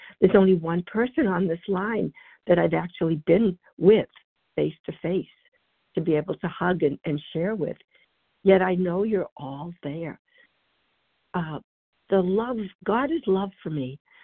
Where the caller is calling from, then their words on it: Massachusetts, United States; from Massachusetts.